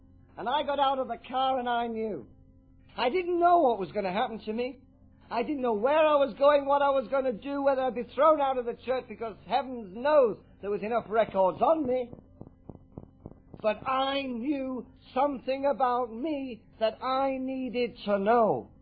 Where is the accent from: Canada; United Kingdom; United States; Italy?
United Kingdom; England; the bluey green eyes, the fact that I'm English, my mother being called, those are things I cannot change.